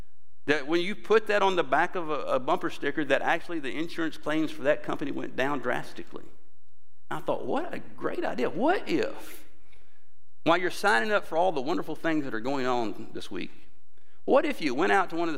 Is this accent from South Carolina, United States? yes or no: no; Mississippi, United States; And I'm from Mississippi, so I said, well, I just want to be clear.